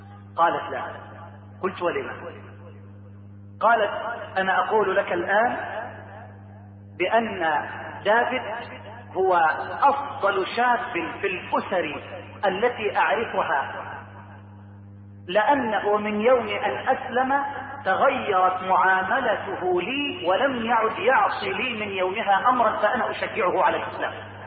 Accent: Egypt; كم من أباء عندنا في مصر أيها الشاب الحبيب

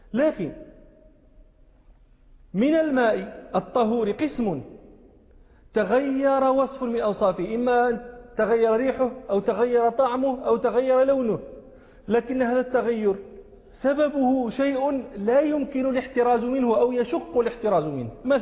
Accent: Morocco; عندنا في المغرب

